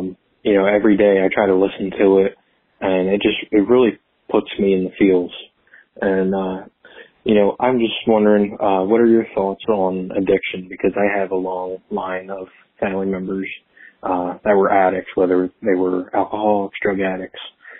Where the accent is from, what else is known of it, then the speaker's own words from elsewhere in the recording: New Jersey, United States; I'm from New Jersey.